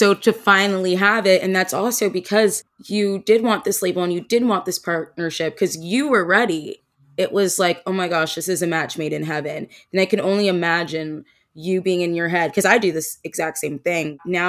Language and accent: English; New Jersey, United States; Granted, I'm from South Jersey. It's not like I'm down south in Alabama or something